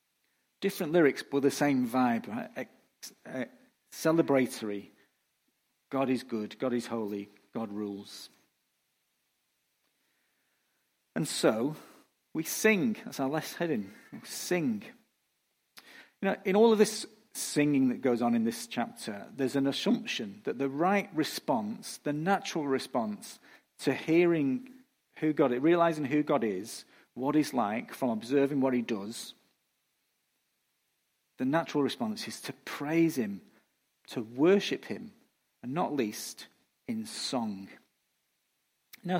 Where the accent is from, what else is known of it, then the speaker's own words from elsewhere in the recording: England, United Kingdom; I'm an English white male, you know. I'm genetically predisposed to being reserved.